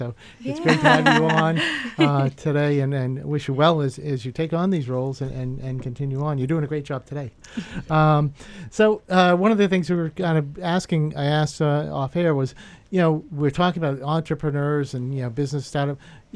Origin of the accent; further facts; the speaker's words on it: Taunton, Massachusetts, United States; I grew up in Taunton. I've always lived down this area.